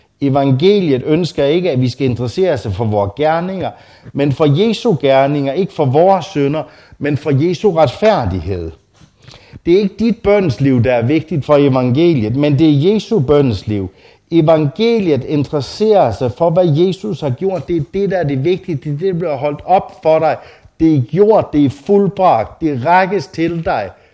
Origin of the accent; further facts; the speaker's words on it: Hirtshals, North Denmark Region, Denmark; Jeg er Hirsals-dreng, og så havne i Harboøre.